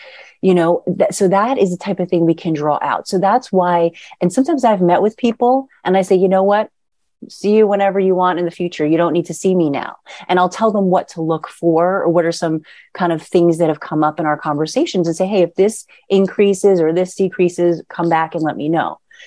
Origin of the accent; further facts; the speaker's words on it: New York, United States; Hey, I'm a New Yorker.